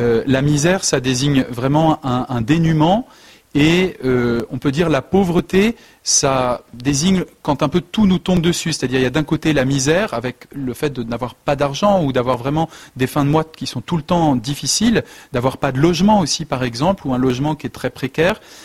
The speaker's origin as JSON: {"language": "French", "town": "Fécamp", "region": "Normandy", "country": "France", "tie": "born or raised there", "lives_now": "Le Havre, France", "said": "je suis un Normand, j'ai grandi près de Fécamp, je suis allé au collège et au lycée à Fécamp. Je suis prêtre depuis 8 ans au Havre, donc je ne sais plus tout à fait le pays de Caux, mais c'est encore bien la Normandie."}